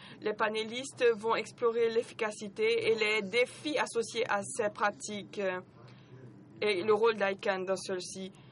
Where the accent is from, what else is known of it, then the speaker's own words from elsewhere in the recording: Ireland; French is a second language; je suis irlandais. Vous avez sûrement peut-être deviné à mon accent.